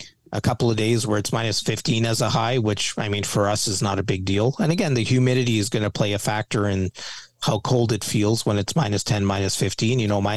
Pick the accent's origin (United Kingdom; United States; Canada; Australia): Canada; we're Canadian, for God's sake.